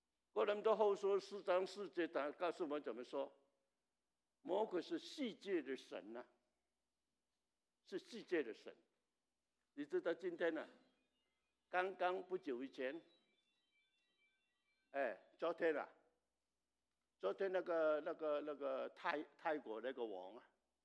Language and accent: Chinese; China; also born or lived in Hong Kong / Canada; 你是中国来的，我也是中国来的。我在中国停过，我在香港停过，我在加拿大也停过